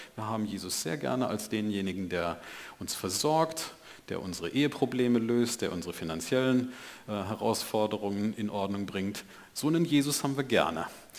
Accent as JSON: {"language": "German", "region": "Rhineland-Palatinate", "country": "Germany", "said": "Und wir sind ja Pfälzer"}